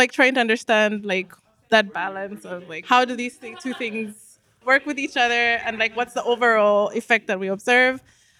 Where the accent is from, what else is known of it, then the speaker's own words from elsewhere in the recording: Zambia; So yeah, so I'm originally from Zambia.